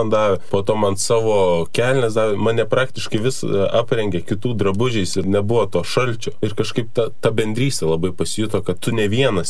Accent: Kaunas, Kaunas County, Lithuania; esu iš Kauno ir priklausau Kauno jauprai jau 4 metus.

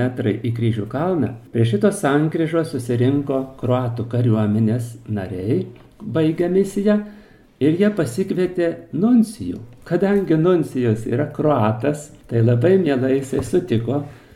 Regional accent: Šiauliai, Šiauliai County, Lithuania; Mes šiauliečiai labai juos girdime

